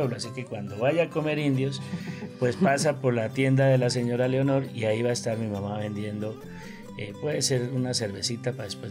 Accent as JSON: {"language": "Spanish", "town": "Sotaquirá", "region": "Boyacá", "country": "Colombia", "said": "El plato típico de mi pueblo, Zotaquirá, Boyacá, Colombia."}